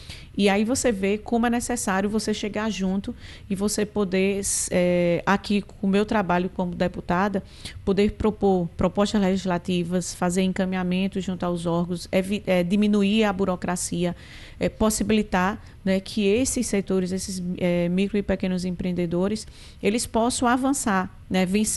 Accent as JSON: {"language": "Portuguese", "country": "Brazil", "said": "Eu sou brasileira, mas eu não conhecia Belém"}